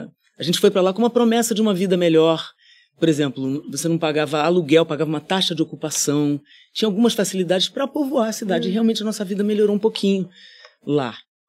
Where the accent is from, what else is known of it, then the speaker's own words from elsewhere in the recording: Niterói, Rio de Janeiro, Brazil; Eu sou de Niterói, né?